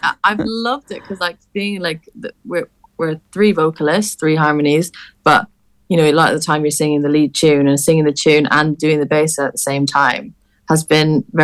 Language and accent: English; west of Ireland, Ireland; now in Manchester, United Kingdom; I'm obviously from West of Ireland.